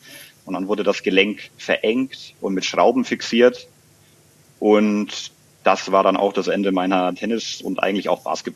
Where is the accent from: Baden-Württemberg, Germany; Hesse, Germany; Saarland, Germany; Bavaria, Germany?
Bavaria, Germany; Bayreuth; born there; now in Munich, Germany; bin 36 Jahre alt, gebürtig aus Bayreuth im schönen Oberfranken. Auch näher bekannt als die Geburtsstadt von Anne Haug, und lebe seit 2010 in München